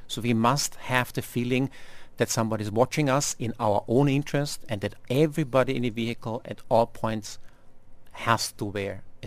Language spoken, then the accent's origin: English; Austria; Like in my home country, in Austria